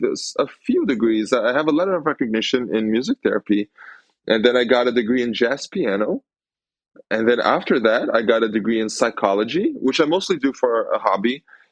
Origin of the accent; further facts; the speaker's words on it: São Paulo, Brazil; I'm from Brazil. I come from this state called São Paulo.